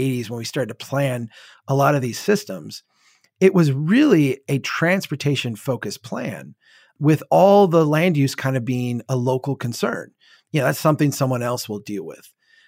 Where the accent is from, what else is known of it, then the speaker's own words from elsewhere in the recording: Minnesota, United States; I'm from Minnesota. I like a lot. Minneapolis has been a leader on a lot of things.